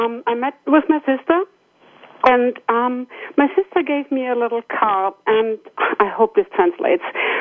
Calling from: Rosengarten, Lower Saxony, Germany; Oh, I'm calling in from Rosengarten in Germany. It's close to Hamburg.

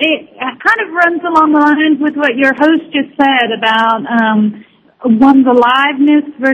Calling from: Brazil; From Brazil. How are you all doing?

